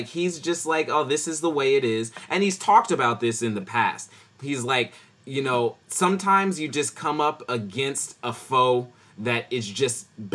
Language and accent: English; Oakland, California, United States; You know, I'm an Oaklander. I'm from Oakland.